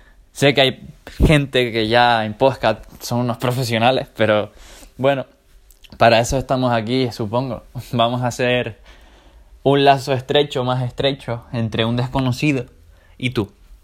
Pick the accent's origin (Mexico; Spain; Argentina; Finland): Spain; Canary Islands; hora Canarias, soy de Canarias, por cierto.